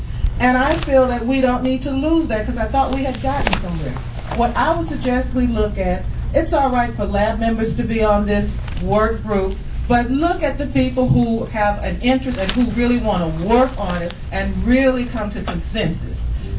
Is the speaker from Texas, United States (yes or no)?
yes; Houston, Texas, United States; Oh, I'm sorry. … from Houston.